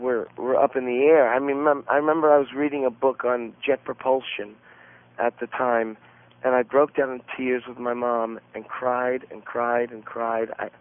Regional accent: New York, United States; I grew up in New York, yeah.

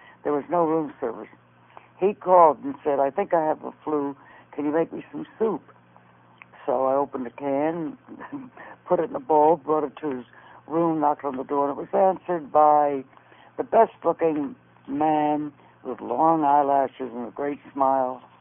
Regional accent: Philadelphia, Pennsylvania, United States; also born or lived in Boston; I'm from Philadelphia. It's the same thing.

